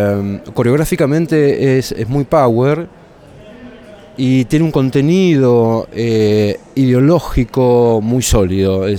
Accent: Buenos Aires, Argentina; Yo soy de Buenos Aires, a mí, y tengo 47 años.

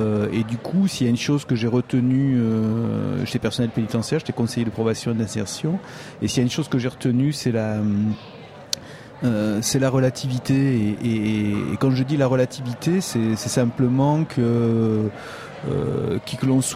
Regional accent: Arthès, Occitanie, France; je viens quand même du Tarn. Et, moi, je suis originaire d'à côté d'Albi. C'est devenu un bourg maintenant, mais c'était un village à l'époque qui s'appelait Arthès. Et donc, j'ai vécu les deux.

